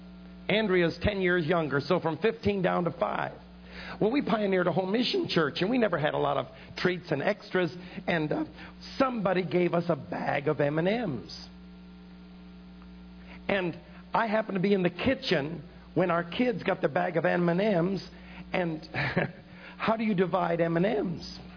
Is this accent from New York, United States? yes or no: yes; New York City, New York, United States; born there; Sweetheart, I was born in New York City. That's not fair.